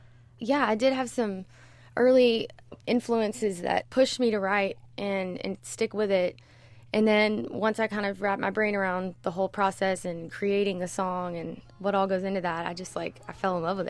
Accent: Golden, Texas, United States; Well, so I grew up in Golden, and it's super small. There's nothing really there.

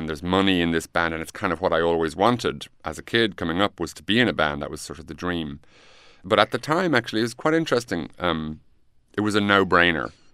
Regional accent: Ireland; Getting into Sundance, to me as an Irish independent filmmaker, was like winning the Booker.

